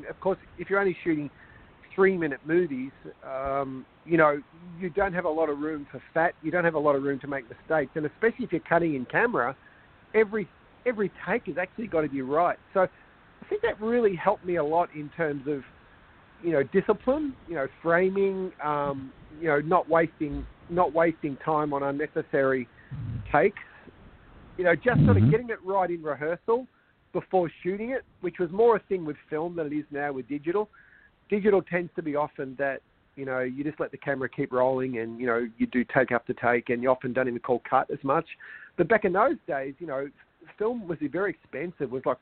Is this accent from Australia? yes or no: yes; Australia; I'm this Australian filmmaker.